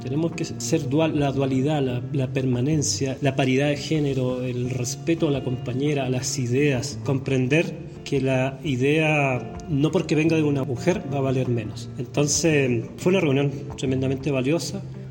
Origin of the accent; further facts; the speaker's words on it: Chile; un movimiento muy importante que está ocurriendo en mi país, en Chile.